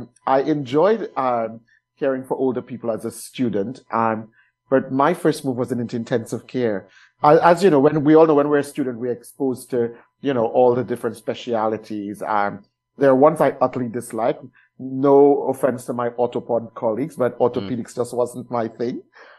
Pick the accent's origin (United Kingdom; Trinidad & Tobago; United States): Trinidad & Tobago; Because I didn't really see that where I grew up in Trinidad.